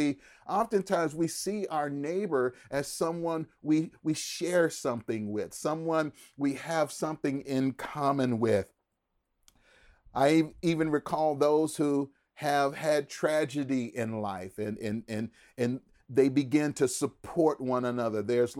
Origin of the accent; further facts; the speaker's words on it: California, United States; born there; I'm a first generation Californian here. I was born here in California, but my mom was born in New Orleans, and my grandmother and grandfather, they're from New Orleans as well.